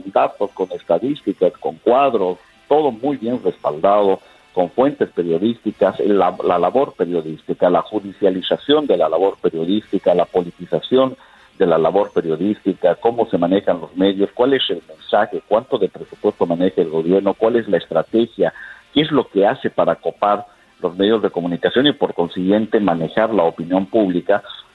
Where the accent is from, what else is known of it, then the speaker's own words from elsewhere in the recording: Bolivia; aquí tiene un servidor más desde la trinchera que nos toque desde Bolivia para hablar de lo que acontece en mi país